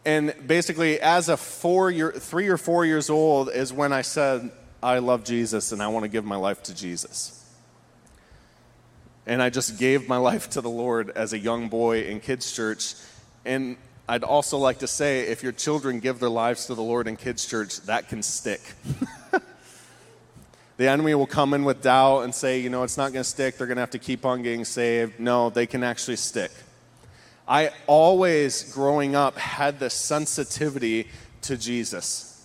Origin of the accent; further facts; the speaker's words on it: Port Huron, Michigan, United States; I was born here in Port Huron. I was born at Port Huron Hospital. And I was born brought up in an atmosphere of the glory of the Lord.